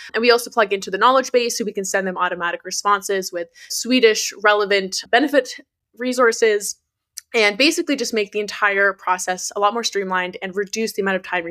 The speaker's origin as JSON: {"language": "English", "country": "Canada", "said": "I'm originally from Canada, but I'm also Danish. So I'm spending my time between North America and Europe."}